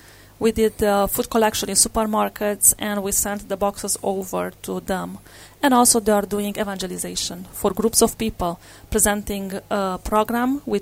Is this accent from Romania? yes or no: yes; Romania; In fact, my family is Hungarian, but I grew up in Romania. And during those days, when I was small, Romania was still a communist country.